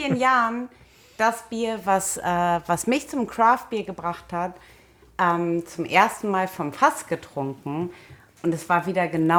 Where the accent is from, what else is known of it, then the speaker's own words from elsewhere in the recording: Northern Germany, Germany; Ich bin im Norden aufgewachsen.